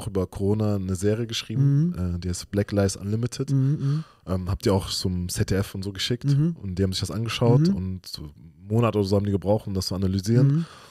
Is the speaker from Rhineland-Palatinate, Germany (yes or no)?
no; Cologne, North Rhine-Westphalia, Germany; also born or lived in Weinstadt / Waiblingen; Mein Vater hat damals noch in Stuttgart gewohnt. Ich bin in Stuttgart geboren, aber in Köln aufgewachsen.